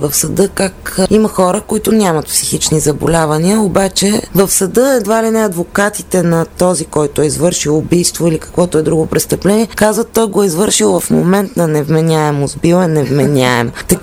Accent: Pazardzhik, Pazardzhik Province, Bulgaria; Ето сега съм от Пазарджик

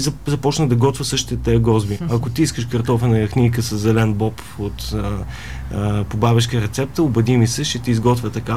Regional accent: Targovishte, Targovishte Province, Bulgaria; Аз съм родом от Търговище

